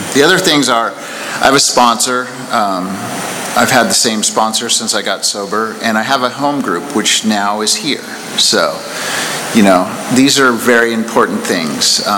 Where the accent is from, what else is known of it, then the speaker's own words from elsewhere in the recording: Washington, United States; I grew up in Washington State on a farm, and I'm the youngest kid of, like, four kids.